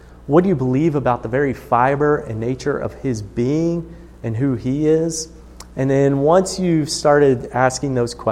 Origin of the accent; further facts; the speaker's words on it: United States; because we're American